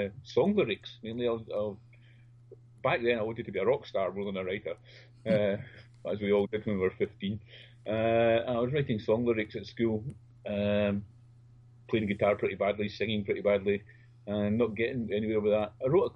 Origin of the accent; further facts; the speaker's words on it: Scotland, United Kingdom; As you said, I'm a Scotsman.